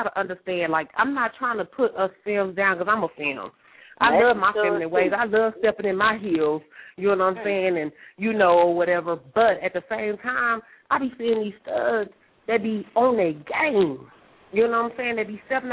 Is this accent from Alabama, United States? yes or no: no; Dallas, Texas, United States; now in Colorado, United States; I'm 32, you know, and everybody that knows me in Colorado, the side, because I'm from Texas, I'm from Dallas, Texas, but I live in Colorado